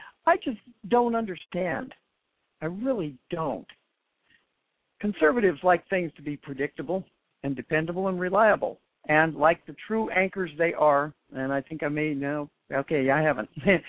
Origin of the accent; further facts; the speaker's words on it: New Mexico, United States; That southern border down there is actually near and dear to my heart. I grew up in New Mexico.